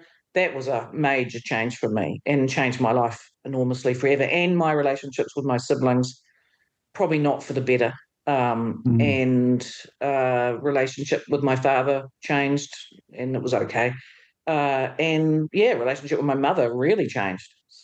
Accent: Whanganui, Manawatū-Whanganui, New Zealand; And I'm like, you know, I'm from Whanganui. I mean, the highlight of a Saturday night in Whanganui in the 60s and 70s was going to the pie cart in the main street.

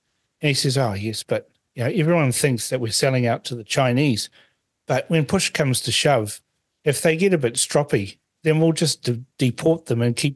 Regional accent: Fiji; born there; And like, I was born in Fiji, and I'm proud of the country I was born in.

